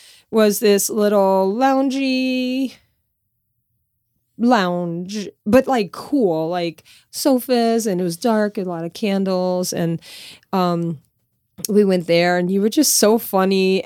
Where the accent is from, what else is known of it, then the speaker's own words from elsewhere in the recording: Louisiana, United States; Growing up in Louisiana, dates are kind of like made for you.